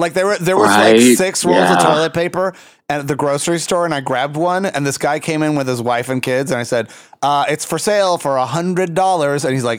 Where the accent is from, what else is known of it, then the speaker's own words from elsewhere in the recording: Puerto Rico; And I came from Puerto Rico.